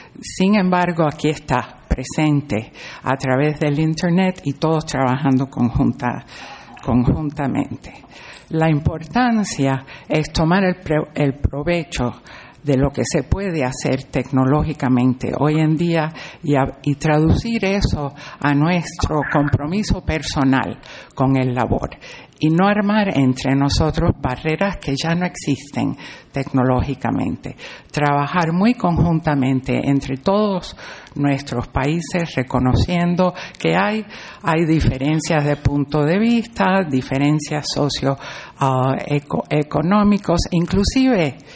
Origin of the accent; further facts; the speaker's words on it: Havana, Cuba; now in United States; yo nací en La Habana, Cuba. Nací el año de la Revolución. Crecí en La Habana y pasaron los años y mi familia se muda a Estados Unidos.